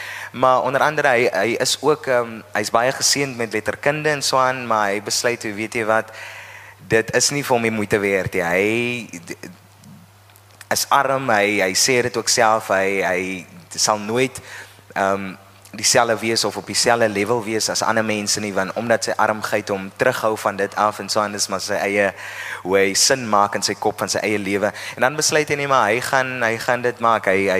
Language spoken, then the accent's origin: Afrikaans; Oudtshoorn, Western Cape, South Africa; born or raised there